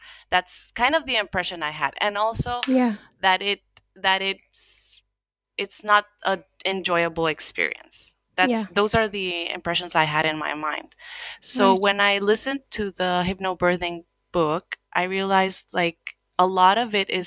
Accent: Honduras; moved away as an adult; now in Finland; I'm originally from Honduras, and I came to Finland around 15 years ago to study a master's degree, and then I ended up just getting a job

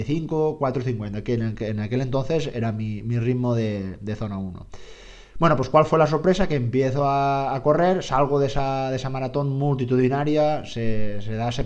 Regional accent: Dénia, Valencian Community, Spain; Aquí en Denia, de donde soy yo, la verdad es que ha hecho frío

